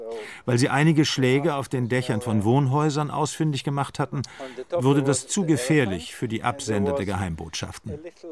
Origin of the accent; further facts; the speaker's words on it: Jerusalem, Jerusalem District, Israel; German is a second language; In Jerusalem, wo ich aufgewachsen bin, gab es auch einen Zoo.